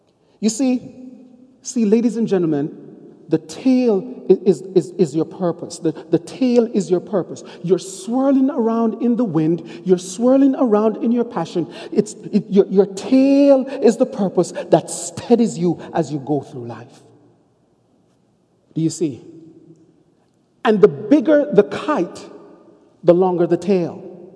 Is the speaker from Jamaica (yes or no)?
yes; Jamaica; Many of you know that I'm from Jamaica, and one of the beauties about living in Jamaica is that you don't have toys the way Americans do.